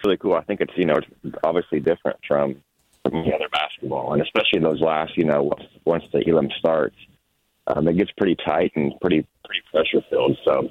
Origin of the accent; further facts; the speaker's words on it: Wichita, Kansas, United States; And obviously with me being from Wichita, it's really nice that I can just play in my hometown.